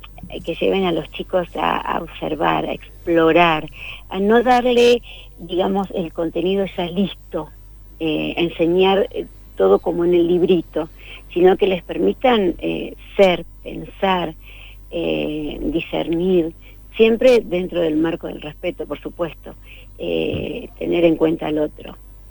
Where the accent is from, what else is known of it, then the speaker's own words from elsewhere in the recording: Cutral Có, Neuquén, Argentina; Nací en Cutralcó, entonces hice ahí mi escuela primaria. Y por cuestiones de trabajo de mi papá, anduvimos por toda la provincia